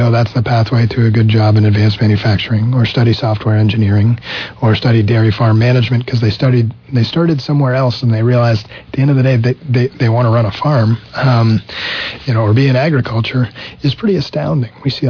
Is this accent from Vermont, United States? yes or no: yes; Montpelier, Vermont, United States; And I grew up, I grew up outside of Montpelier. Kids I went to junior high school with went to Vermont Technical College.